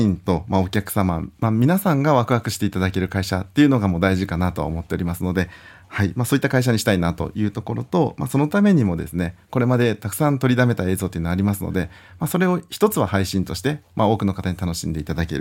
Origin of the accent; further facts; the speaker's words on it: Kurume, Fukuoka, Japan; 最初はもう地元で、ま、地元久留米でですね